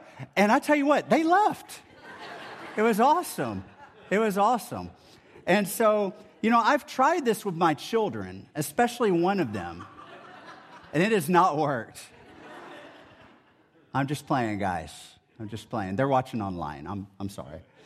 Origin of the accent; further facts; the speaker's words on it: Texas, United States; So growing up in Texas, there was a phrase that grandparents on both sides of my family would say